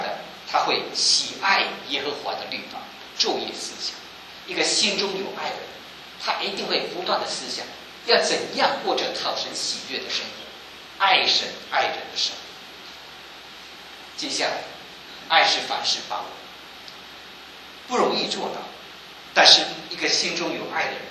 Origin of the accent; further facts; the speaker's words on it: Malaysia; 我老家是在马来西亚